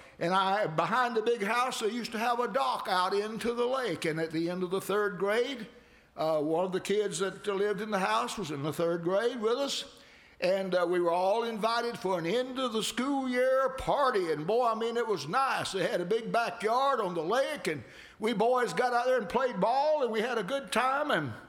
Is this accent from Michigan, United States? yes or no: no; Georgia, United States; "I'm from Georgia. We didn't have a lake close where I live. I don't know how to swim."